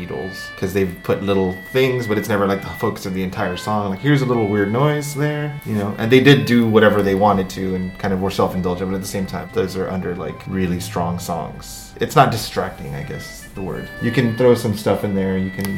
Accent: Texas, United States; I'm from Texas.

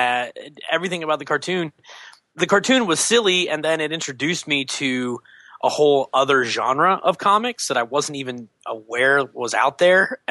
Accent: Pennsylvania, United States; I grew up in Pennsylvania, and we had Hills Department Store was the big place.

